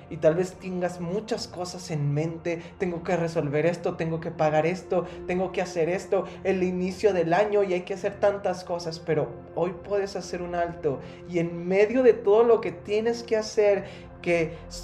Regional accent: Saltillo, Coahuila, Mexico; now in Querétaro, Mexico; porque yo soy de Saltillo, Coahuila. Y cerca de Saltillo hay lugares increíbles en donde hay muchos pinos, en donde hay una naturaleza increíble.

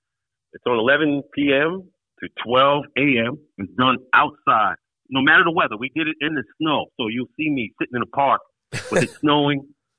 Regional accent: United States; when you win, as an American, we want you to do what's best.

